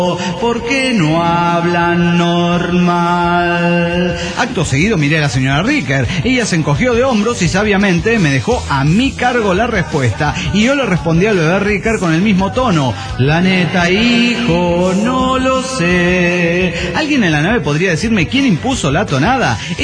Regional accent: Mexico City, Mexico; del DF mexicano.

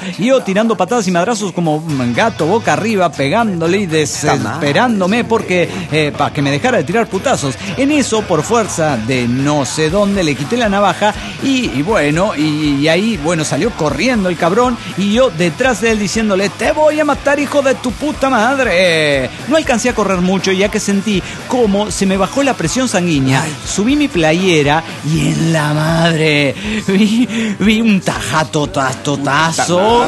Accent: Morelia, Michoacán, Mexico; de Morelia, Michoacán.

